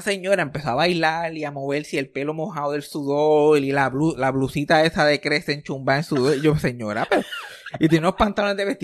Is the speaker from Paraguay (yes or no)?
no; Puerto Rico; accent: jíbaro; Después se burló de mi acento jíbaro